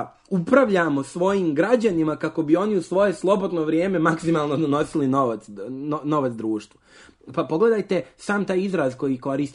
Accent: Serbia; kada dolazimo mi iz Srbije koji imamo vrlo sličan odnos prema životu

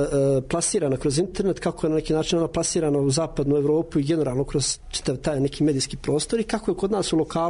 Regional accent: Banja Luka, Republika Srpska, Bosnia & Herzegovina; Znači, ja dolazim iz Banja Luke. Inače sam studirao slikarstvo i u Banja Luci i u Beogradu.

